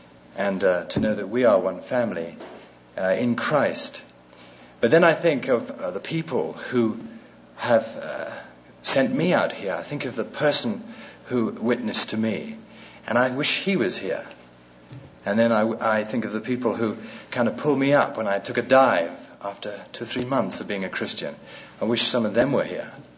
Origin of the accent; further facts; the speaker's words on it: England, United Kingdom; you've been hearing that I'm an English actor. Some of you may not have the faintest idea that I'm an English actor or an English movie star